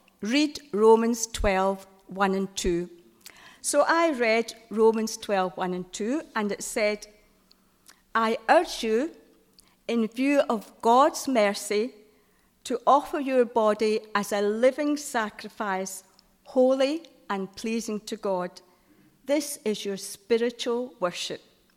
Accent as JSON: {"language": "English", "town": "Glasgow", "region": "Scotland", "country": "United Kingdom", "tie": "born or raised there", "said": "I grew up in Glasgow, and I became a primary school teacher."}